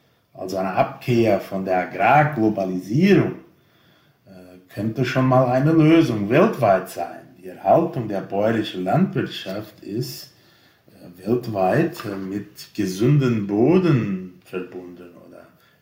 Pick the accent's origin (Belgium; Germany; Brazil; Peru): Brazil; Und in anderen Teilen der Welt, wie bei uns in Brasilien, werden dann weiter genutzt.